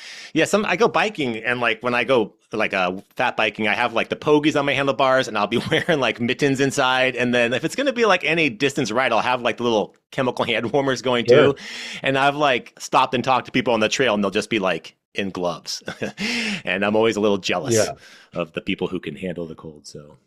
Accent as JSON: {"language": "English", "region": "California", "country": "United States", "moved": "yes", "said": "Todd, I'm a Californian, and I used to say I'm a third-generation Californian, which I guess is still true. But I moved here in 2014, and I did not grow up with cold like this"}